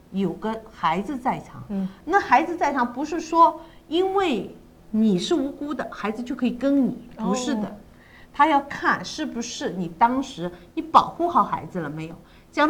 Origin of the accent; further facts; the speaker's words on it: China; 我们中国人有句话叫家丑不外扬